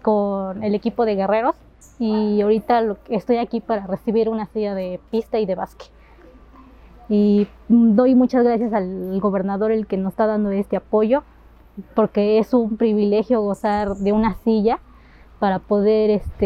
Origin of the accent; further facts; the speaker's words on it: San Baltasar Temazcalá, Mexico; soy de San Baltasar Temazcalá.